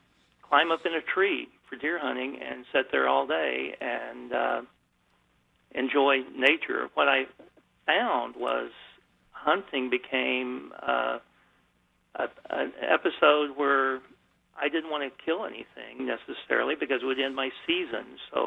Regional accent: Texas, United States; I grew up in Texas, and there, most of the land was under lease, and if you didn't know someone who had a lease that you could hunt on, then there was no place to go.

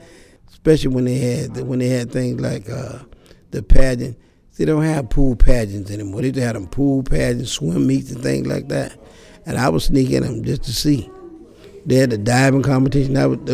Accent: St. Petersburg, Florida, United States; I was born June 14th, 1943. I grew up in St. Petersburg.

